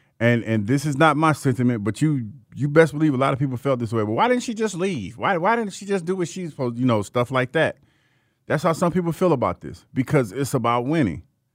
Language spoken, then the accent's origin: English; Ohio, United States; I am from Ohio, and, you know, I did grow up watching the Buckeyes.